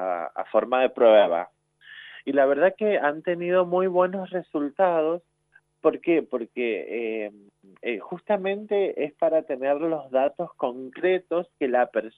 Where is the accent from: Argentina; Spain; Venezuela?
Argentina; Mendoza; estamos madurando como sociedad mendocina